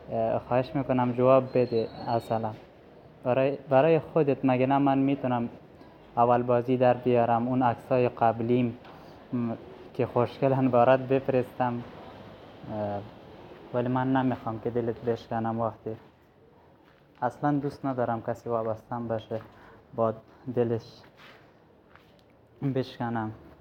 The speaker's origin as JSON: {"language": "Persian", "country": "Afghanistan", "moved": "yes", "lives_now": "Iran", "said": "18 سالمه، از افغانستان هستم. فعلاًم یه جایی کار میکنم تو ایران."}